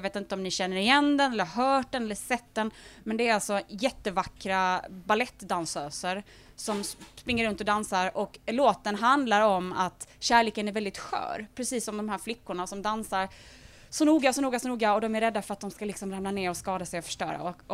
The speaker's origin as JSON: {"language": "Swedish", "country": "Sweden", "tie": "born there", "said": "Och jag är själv född i Sverige och jag har svenska mor- och farföräldrar"}